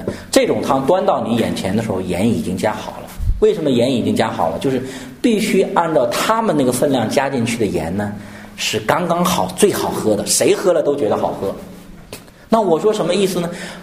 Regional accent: Henan, China; 你不会说广东人喜欢喝这个汤，我们河南人不喜欢喝

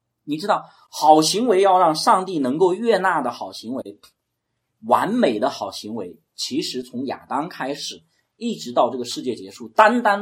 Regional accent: China; 我们中国人这方面

